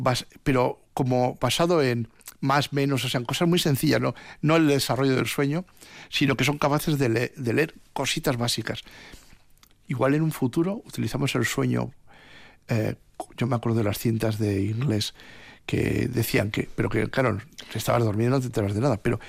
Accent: Basque Country, Spain; La nutrición, somos vascos, pues tampoco era un pilar.

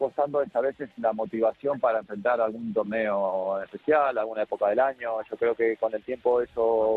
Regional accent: Argentina; accent: Basque; now in Spain; me siento de este lugar, pero cuando voy a Argentina me siento que estoy en mi tierra, pero mis amigos me dicen que tengo acento vasco. Es una mezcla de los dos lugares.

